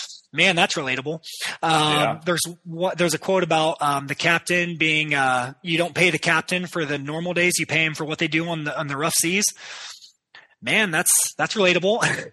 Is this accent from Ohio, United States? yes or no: yes; Ohio, United States; I like history and I like the Great Lakes. I'm from Ohio.